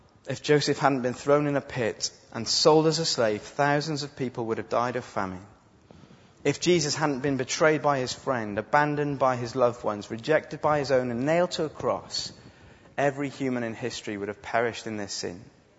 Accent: United Kingdom; I know we're British.

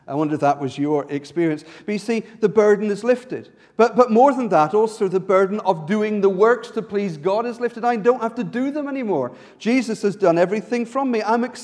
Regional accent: Ireland; I was brought up in Ireland, a very religious country, one that's which both had religion on both the Protestant and Catholic side.

